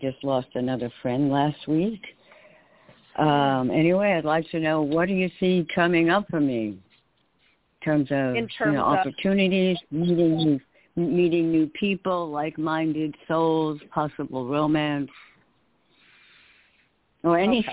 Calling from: Manhattan, New York, United States; No, Manhattan.

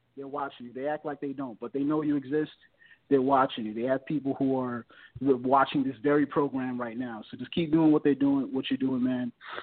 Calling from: Macon, Georgia, United States; calling from Macon, Georgia.

